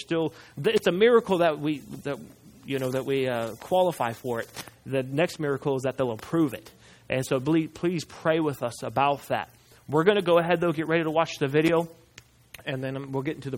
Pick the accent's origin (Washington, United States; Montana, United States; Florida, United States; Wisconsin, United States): Washington, United States; I grew up in Washington State.